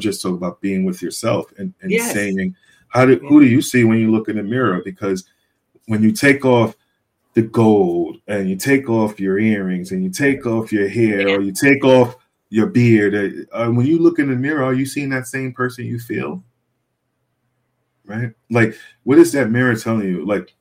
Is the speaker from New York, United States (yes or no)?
yes; Bronx, New York, United States; I grew up in the Bronx, and it was around Bronx, New York.